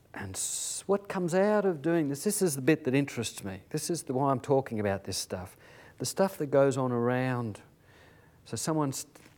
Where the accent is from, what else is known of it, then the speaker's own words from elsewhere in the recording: Albany, Western Australia, Australia; get together in Albany where the stories were recorded, my hometown, it's pretty well ancestral country.